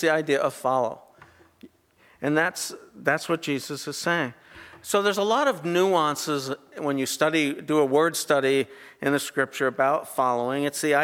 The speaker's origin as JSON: {"language": "English", "region": "New Jersey", "country": "United States", "tie": "born or raised there", "said": "I grew up in New Jersey, okay? So don't hold it against me."}